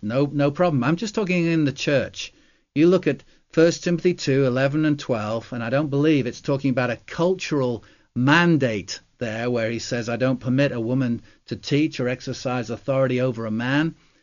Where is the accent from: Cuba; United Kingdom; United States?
United Kingdom; England; I remember growing up in England where from 1979 to 1990, the political head of the nation was Margaret Thatcher.